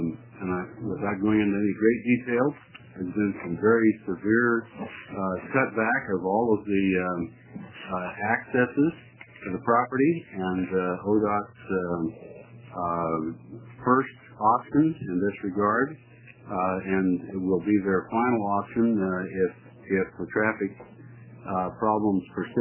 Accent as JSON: {"language": "English", "town": "Ontario", "region": "Oregon", "country": "United States", "said": "I'm from Ontario, Oregon."}